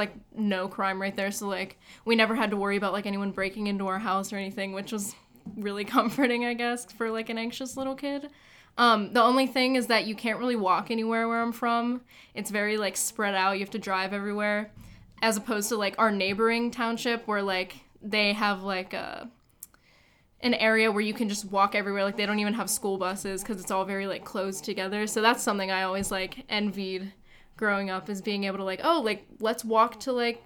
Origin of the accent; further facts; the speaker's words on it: Pittsburgh, Pennsylvania, United States; So, growing up in Pittsburgh was really nice because I've always kind of thought of it as like an underrated city.